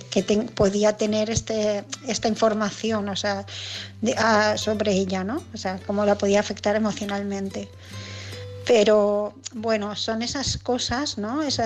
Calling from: Barcelona, Catalonia, Spain; de Barcelona

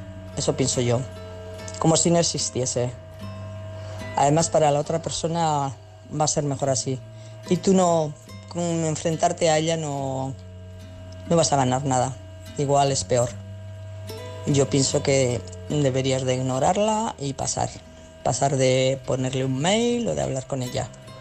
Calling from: Pamplona, Navarre, Spain; y soy de Pamplona

